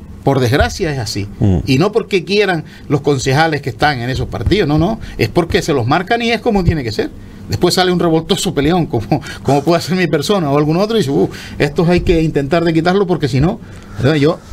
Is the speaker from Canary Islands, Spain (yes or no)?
yes; Canary Islands, Spain; somos todos los majoreros.